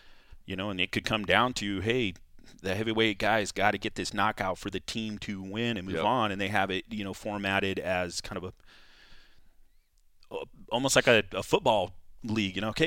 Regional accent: California, United States; where I grew up in California, wrestled in California, which is a huge state for wrestling

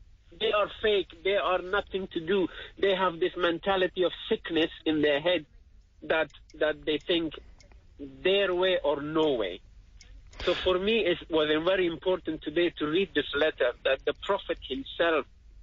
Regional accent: Afghanistan; English is a second language; And I come from Afghanistan, and I've seen it.

